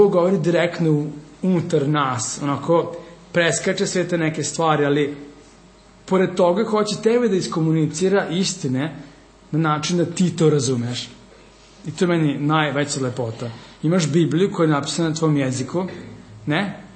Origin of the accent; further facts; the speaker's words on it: Vojvodina, Serbia; accent: Vojvodina; Ja kada mi Beograd, kao, gde si Lala? Znači, imam akcenat.